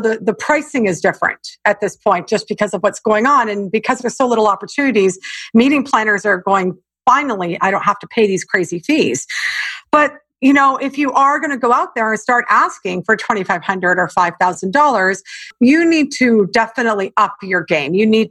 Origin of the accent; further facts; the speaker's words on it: Canada; now in United States; I'm Canadian and it's a very different culture than the US. And I've been living in the US happily.